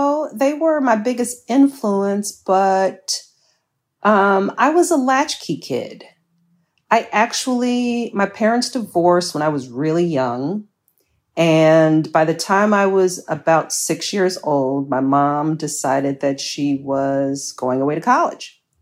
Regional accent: Chicago, Illinois, United States; born and raised here. I'm a Chicagoan through and through.

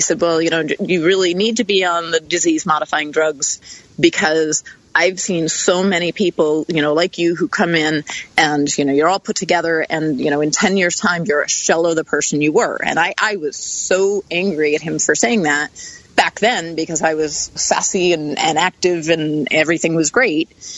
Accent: East Coast, United States; I grew up on the East Coast.

